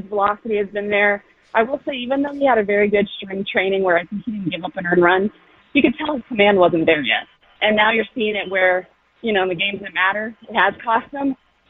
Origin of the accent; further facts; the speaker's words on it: Miami, Florida, United States; as someone born and raised in Miami, it's, you know, a question that comes up, sadly.